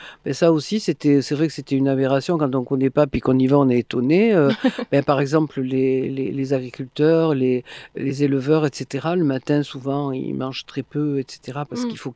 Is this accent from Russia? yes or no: no; France; C'est vrai que moi, en tant que Française